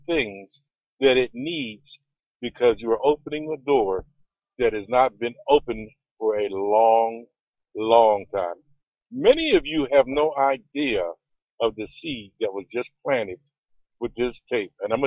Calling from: West Virginia, United States; Well, I'm hunkered down here in the snow in West Virginia Mountains.

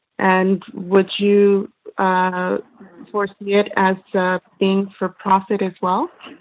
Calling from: Canada; I am calling from Canada.

